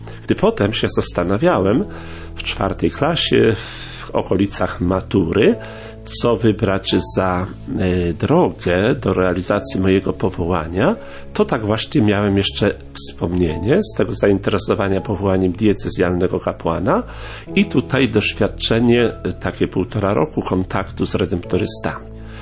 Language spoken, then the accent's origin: Polish; Przyszowa, Lesser Poland, Poland; bo pochodzę z takiej miejscowości Przyszowa, tam na południu Polski